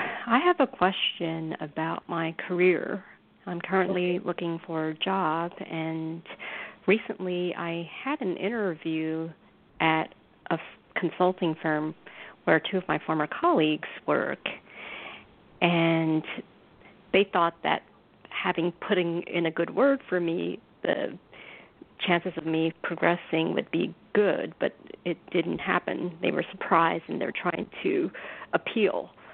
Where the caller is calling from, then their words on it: New York, United States; I'm calling from New York.